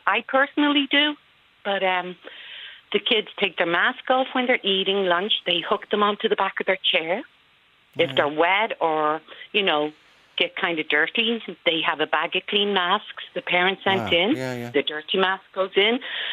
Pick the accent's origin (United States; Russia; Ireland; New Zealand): Ireland; Dublin, Leinster; I'm from Dublin.